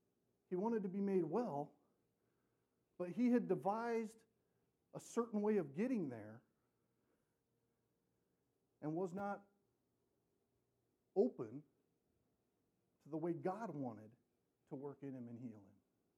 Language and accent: English; United States; You know, I mean, heck, I grew up in America.